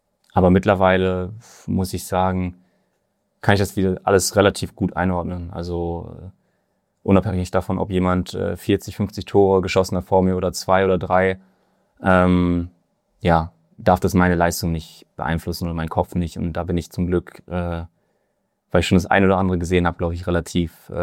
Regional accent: North Rhine-Westphalia, Germany; ich aus dem Münsterland komme, das nicht weit ist. Also ich bin wieder näher an meine Heimat.

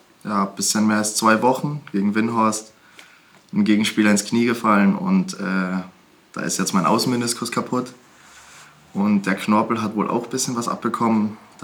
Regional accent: Carinthia, Austria; Wir haben noch einen großen Bruder, der hat auch mal Handball gespielt. Und wir kommen ja aus Kärnten

